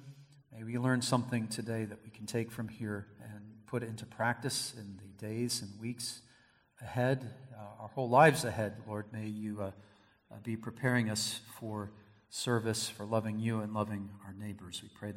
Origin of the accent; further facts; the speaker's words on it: Tacoma, Washington, United States; born there; also born or lived in Boston / South Texas; I was born in Tacoma, Washington, but when I was just a couple of years old, we moved to Boston, Massachusetts, whole other side of the country, and we lived there for a few years, and then we moved to South Texas when I was going into kindergarten.